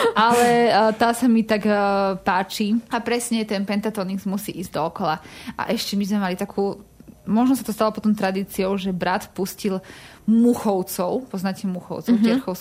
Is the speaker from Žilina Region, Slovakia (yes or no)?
yes; Rajecká Lesná, Žilina Region, Slovakia; Ja teda pochádzam tiež z malej dedinky z Rajeckej Lesnej v okrese Žilina.